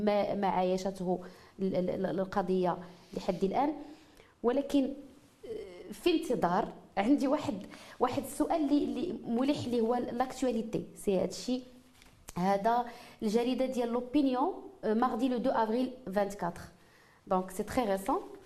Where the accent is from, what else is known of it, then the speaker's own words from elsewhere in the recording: Morocco; التاريخ والهوية ديالنا احنا كمغاربة